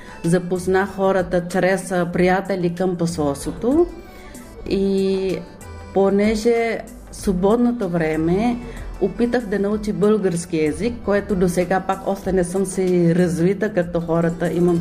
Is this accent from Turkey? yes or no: no; Indonesia; Bulgarian is a second language; now in Bulgaria; Защото аз идвам от Индонезия, транзит в Малезия